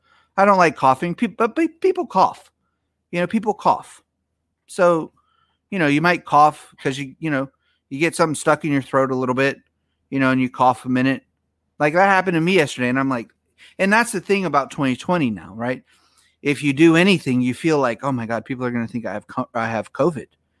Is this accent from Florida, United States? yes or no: yes; Orlando, Florida, United States; I was raised in Orlando. You know, born just outside of Orlando.